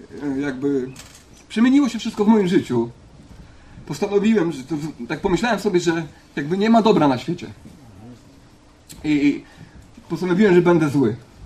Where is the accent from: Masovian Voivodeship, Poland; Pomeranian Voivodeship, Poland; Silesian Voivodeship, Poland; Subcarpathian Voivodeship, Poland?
Pomeranian Voivodeship, Poland; Nowy Dwór Gdański; Wychowałem się w Nowym Dworze Gdańskim, niedaleko Nowego Dworu Gdańskiego na wsi się wychowaliśmy, z moim bratem i dwoma siostrami. Aktualnie mam 36 lat